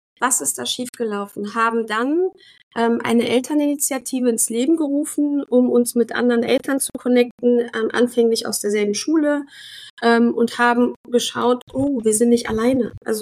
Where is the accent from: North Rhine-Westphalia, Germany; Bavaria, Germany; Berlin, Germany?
Berlin, Germany; born there; Und bin gebürtige Berlinerin und Türkin, lebe schon gefühlt mit kleinen Ausnahmen nur in Berlin.